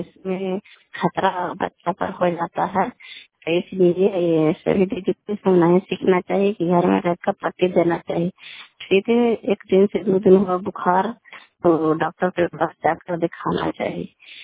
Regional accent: Bihar, India; घर कल्याणपुर वाली बेलची पंचायत पटखन चंडी जिला लंदा का निवासी हूँ।

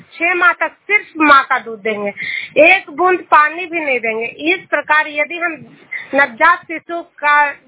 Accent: Bihar, India; और मैं नालंदा जिला से हूँ।

